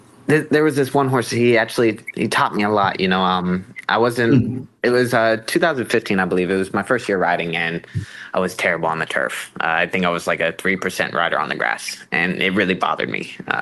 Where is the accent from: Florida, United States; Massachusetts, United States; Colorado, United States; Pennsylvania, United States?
Florida, United States; Calder was very sentimental to me as well growing up in South Florida